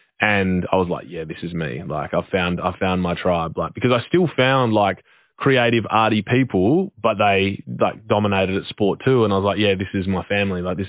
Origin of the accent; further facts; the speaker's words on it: Western Australia, Australia; because I'm from Western Australia.